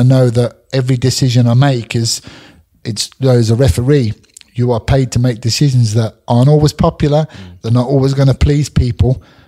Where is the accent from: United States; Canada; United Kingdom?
United Kingdom; because I was the first and the only guy going over to the US, you know, as a Brit.